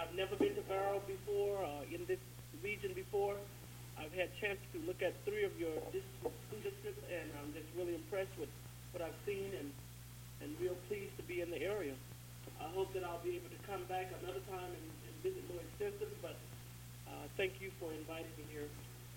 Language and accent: English; Anchorage, Alaska, United States; I'm from Anchorage